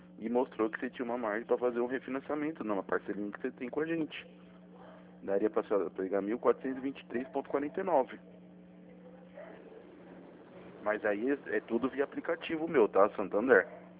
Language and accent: Portuguese; São Paulo, Brazil; Eu sou de São Paulo